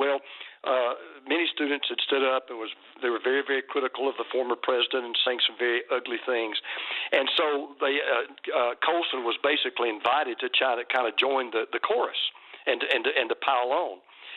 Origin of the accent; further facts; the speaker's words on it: Deep South, United States; I grew up in the Deep South, Susie, and it may be old-fashioned, but I was raised by my mom and dad to say yes, sir, and no, sir